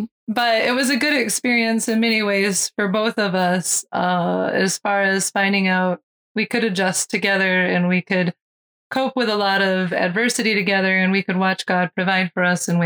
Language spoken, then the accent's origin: English; Michigan, United States; It just wasn't possible where I grew up in Michigan.